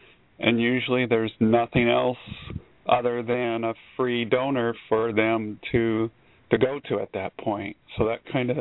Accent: Bible Belt, United States; I grew up in the Bible Belt and really familiar with the church. I spent 18 years pretty immersed, the son of a preacher.

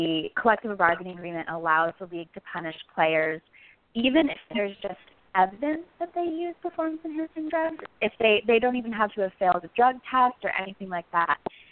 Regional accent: New England, United States; now in Chicago, United States; I'm from New England originally

